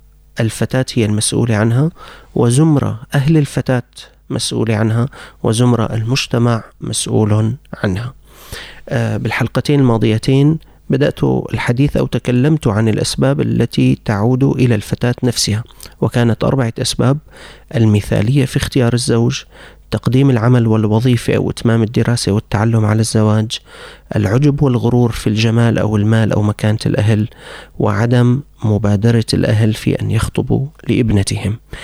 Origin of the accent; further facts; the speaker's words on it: Syria